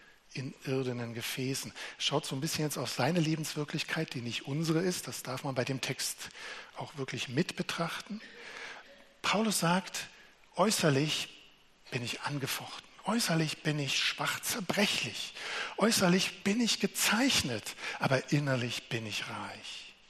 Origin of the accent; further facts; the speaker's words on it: Berlin, Germany; Und als Berliner denke ich auch nicht, oh, ich muss ein vorlautes Mundwerk haben. Nein, ich hab's einfach.